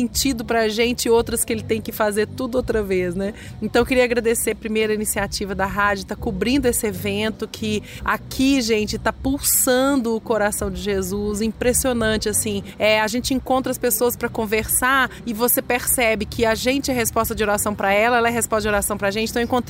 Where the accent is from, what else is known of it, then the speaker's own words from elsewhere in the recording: Belo Horizonte, Minas Gerais, Brazil; Eu sou mineira, de Belo Horizonte, tenho 43 anos, sou mãe da Ruth, venho de uma família multicultural, multiplural